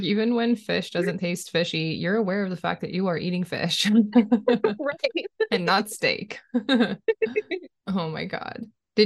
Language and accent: English; Florida, United States; I'm from Florida. What my mom would just make like a huge meal